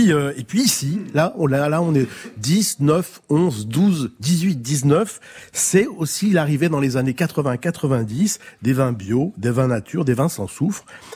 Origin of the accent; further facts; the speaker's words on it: Coulommiers, Île-de-France, France; Je suis natif de Coulommiers en Seine-et-Marne.